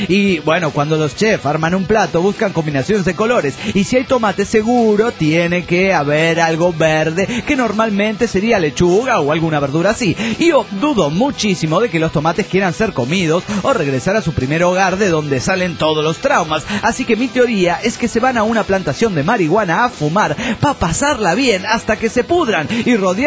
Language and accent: Spanish; Monterrey, Nuevo León, Mexico; de Monterrey, Nuevo León, México.